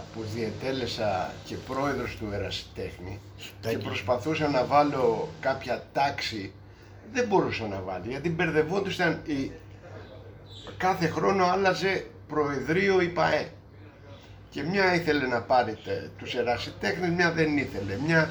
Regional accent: Nea Ionia, Attica, Greece; γιατί μεγαλώσαμε στη Νέα Ιωνία

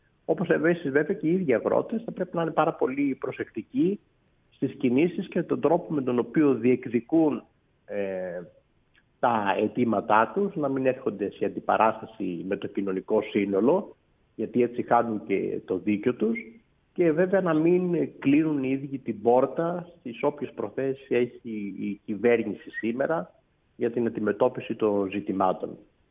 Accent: Western Greece, Greece; προερχόμενος από μια αγροτική περιοχή, μεγαλώνοντας εκεί στην Λακαρνανία, λοιπόν, που είναι κατεξοχήν αγρότες

